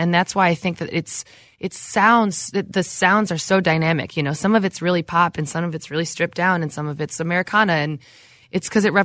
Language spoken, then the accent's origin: English; Minnesota, United States; probably because I'm from Minnesota.